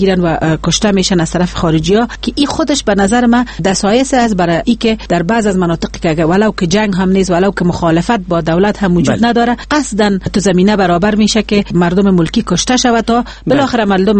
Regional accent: Afghanistan; همه ما افغان هستیم و لاقل به خاطر مسلمان بودن

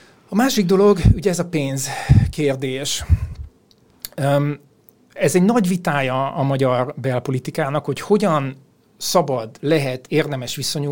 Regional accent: Hungary; természetesen mi magyarok vagyunk, a saját hazánk érdekel minket, egy Magyarország központú világból nézzük mindezt

